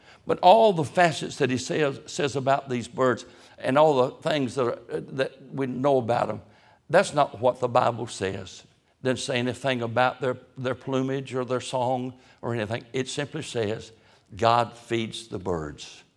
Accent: Roanoke Rapids, North Carolina, United States; When I was born over in Eastern North Carolina, we were in Eastern, but up in Roanoke Rapids, 1946

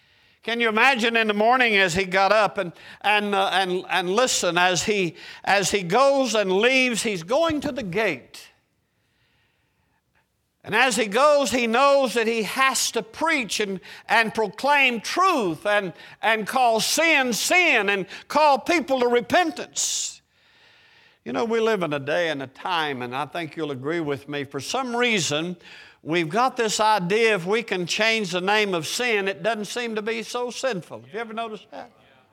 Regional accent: Knoxville, Tennessee, United States; I grew up in Knoxville, Tennessee, and I, of course, we did wintertime, you do your own hunting.

